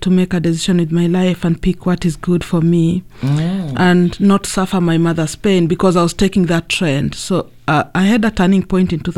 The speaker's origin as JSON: {"language": "English", "country": "Kenya", "tie": "born or raised there", "said": "I was brought up in a polygamous family, but my dad passed away when I was 8 years."}